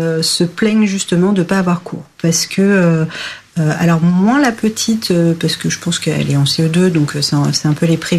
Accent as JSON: {"language": "French", "town": "Paris", "region": "Île-de-France", "country": "France", "tie": "born or raised there", "said": "Par contre, j'ai grandi à Paris"}